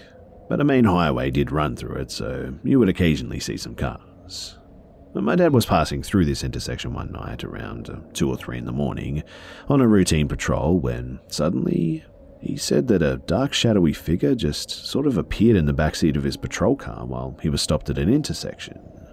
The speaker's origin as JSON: {"language": "English", "country": "United Kingdom", "said": "I'm British, but I loved it."}